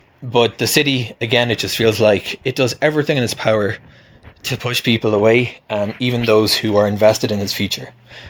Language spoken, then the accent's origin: English; Cork, Munster, Ireland; I came from Cork in Ireland, which is kind of the second city to Dublin.